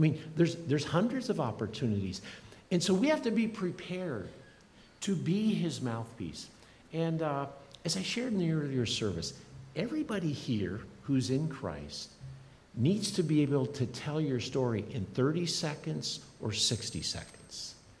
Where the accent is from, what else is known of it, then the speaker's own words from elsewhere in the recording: Iowa, United States; You know, I grew up in Iowa. When I was 14, my dad died, heart attack in the backyard.